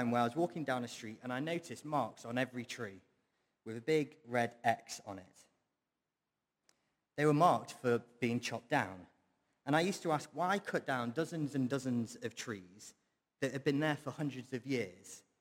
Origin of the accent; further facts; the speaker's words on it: Sheffield, Yorkshire and the Humber, United Kingdom; now in Preston, United Kingdom; I grew up in Sheffield before coming to Preston. And growing up in Sheffield was lots of fun. It was a sports-mad city